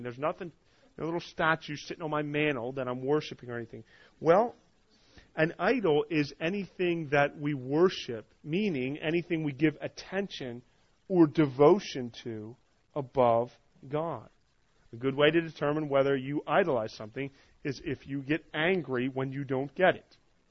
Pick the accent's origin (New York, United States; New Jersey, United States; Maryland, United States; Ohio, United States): New Jersey, United States; When I grew up in New Jersey, my brother and I, we were really into skateboarding.